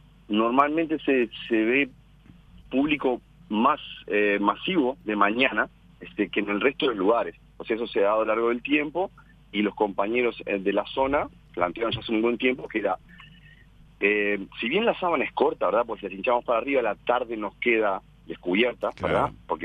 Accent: Barra del Chuy, Rocha, Uruguay; Yo trabajo, por ejemplo, en la Barra de Chuy, ¿sí? Soy de la Barra de Chuy.

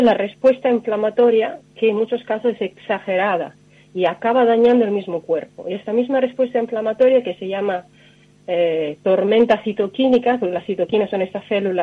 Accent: Italy; Yo soy italiana, he seguido el tema de la situación italiana desde el primer día.

